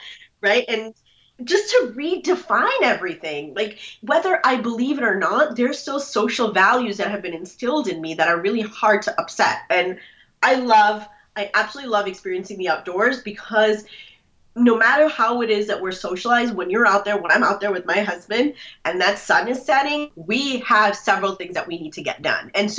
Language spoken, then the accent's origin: English; United States; As a Muslim American who really sort of came of age post 9/11, my relationship with patriotism is very loud.